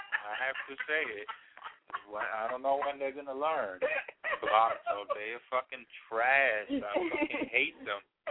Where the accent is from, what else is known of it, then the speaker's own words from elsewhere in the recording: New York, United States; growing up in New York, I mean, everybody used it.